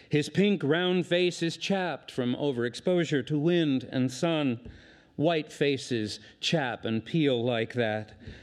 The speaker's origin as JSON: {"language": "English", "town": "Los Angeles", "region": "California", "country": "United States", "tie": "born or raised there", "said": "Like the woman I have come to celebrate, I'm a poet born and raised in Los Angeles."}